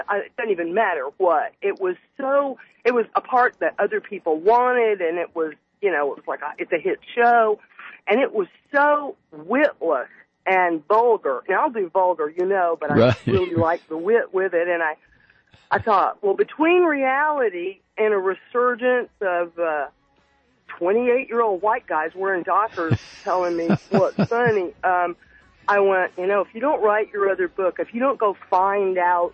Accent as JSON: {"language": "English", "region": "the South", "country": "United States", "said": "I said, I am. I'm Southern. I'm Irish. I've lived away."}